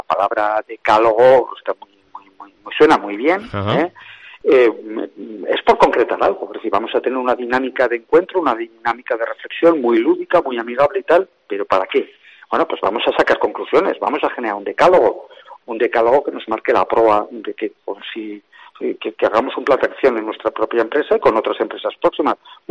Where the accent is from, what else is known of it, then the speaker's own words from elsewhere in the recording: Pamplona, Navarre, Spain; born there; yo lo digo desde Pamplona, porque estoy en Pamplona, porque nací en Pamplona